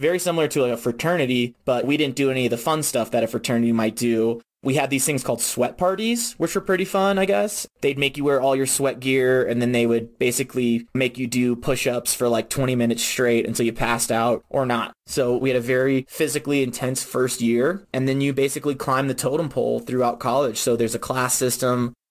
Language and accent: English; Virginia, United States; So VMI, I'm originally from Virginia.